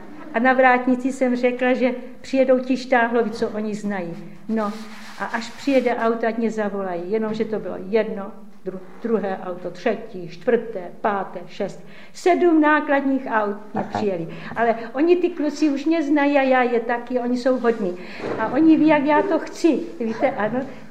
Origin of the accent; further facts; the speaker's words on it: Moravia, Czechia; protože jsem byla Praška, i když jsem z Moravy, prosím, jo, že jsem Praška